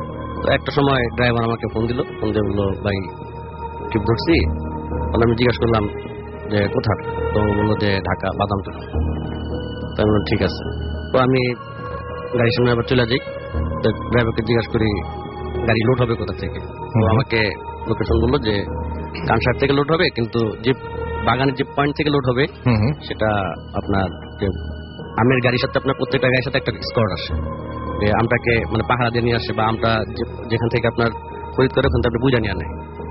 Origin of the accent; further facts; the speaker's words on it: Dhaka, Dhaka Division, Bangladesh; আমি আসছি যাত্রাবাড়ি ধোলাইপাড় থেকে।